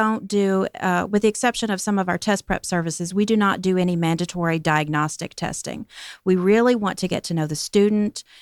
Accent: Kentucky, United States; Both of my parents were teachers. I grew up in Kentucky in a rural area

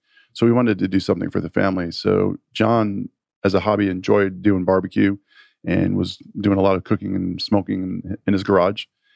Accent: Connecticut, United States; moved away; You know, I come from Connecticut, so we don't really have good barbecue up there.

